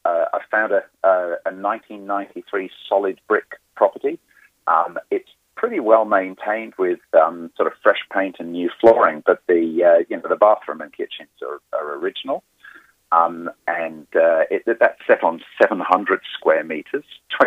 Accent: United Kingdom; you may detect from my accent that I hail from the UK

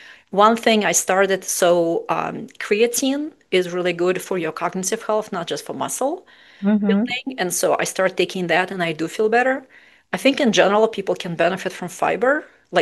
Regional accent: Russia; I grew up in Russia, so, and I'm very white

